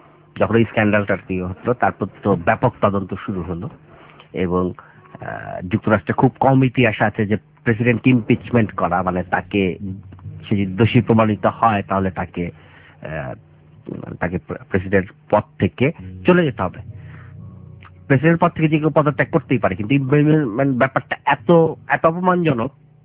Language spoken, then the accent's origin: Bangla; Dhaka, Dhaka Division, Bangladesh; আমি তো ঢাকার ছেলে, ঢাকায় জন্ম, ঢাকায় বড় হওয়া, ঢাকার বাইরে বলতে আমি গিয়েছি লন্ডন, প্যারিস, হ্যানত্যান, এমন কোন জায়গায়, তো গ্রাম আমার সেভাবে আসলে দেখা হয়নি।